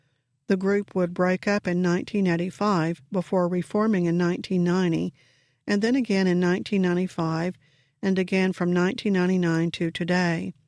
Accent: Austin, Texas, United States; I grew up in Austin, where there were some good country and a lot of blues.

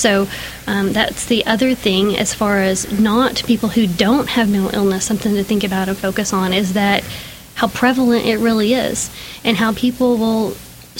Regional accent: Midland, Texas, United States; I am from Midland. I was born in Midland Memorial Hospital. I graduated from Midland High. Can't get much more Midland, you know.

